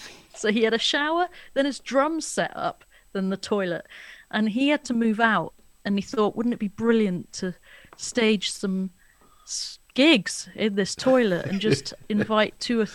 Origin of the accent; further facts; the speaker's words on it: Wales, United Kingdom; I'm from South Wales.